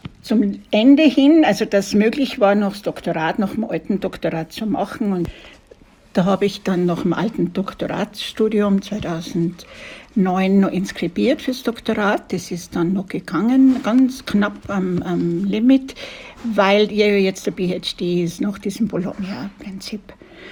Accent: Kitzbühel, Tyrol, Austria; Ich komme aus Tirol an, aus Kitzbühel und habe die Fahrt natürlich sehr genossen.

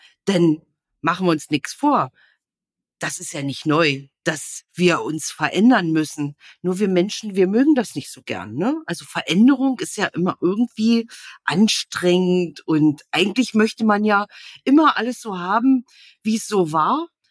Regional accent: Lusatia, Germany; bei uns in die Lausitz guckt, ich habe auch mal überlegt, bei mir selbst, ich bin im Endeffekt damit aufgewachsen, dass um mich herum sozusagen Braunkohle abgebaut wurde

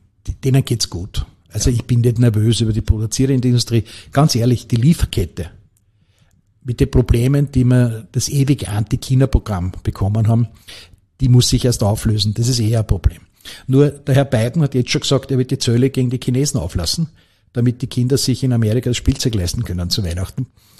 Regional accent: Lower Austria, Austria; ich bin halt als Niederösterreicher immer EVN-Schauer

